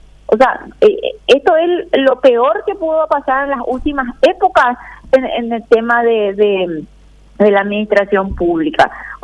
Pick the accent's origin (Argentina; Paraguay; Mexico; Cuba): Paraguay; nos merecemos como ciudadanos paraguayos